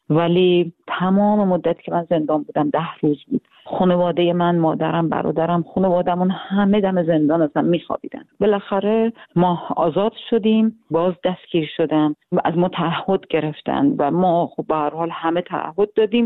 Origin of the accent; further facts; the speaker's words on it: Iran; تازه از ایران اومدم، یه 2-3 هفته است اومدم